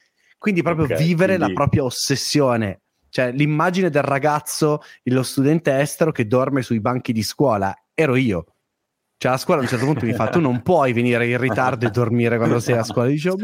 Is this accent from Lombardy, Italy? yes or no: no; Rosignano Monferrato, Piedmont, Italy; perché vengo da una zona, sono di Rosignano Monferrato in provincia di Alessandria, vicino a Casale Monferrato, è una zona dove l'internet è arrivato molto dopo.